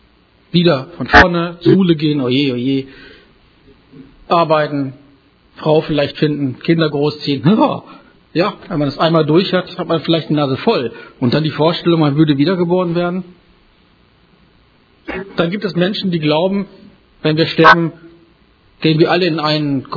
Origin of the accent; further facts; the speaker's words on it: Dornum, Lower Saxony, Germany; ich komme aus Dornum, gehöre zur FEG in Norden.